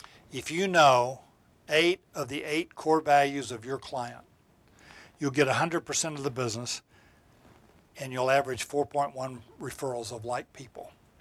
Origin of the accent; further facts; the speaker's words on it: Texas, United States; I grew up in Texas, and you would go out to West Texas